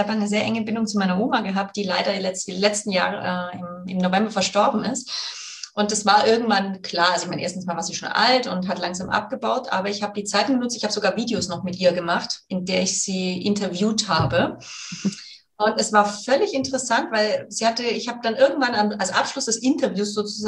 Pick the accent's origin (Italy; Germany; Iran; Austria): Germany; Baden-Württemberg; born there; accent: Swabian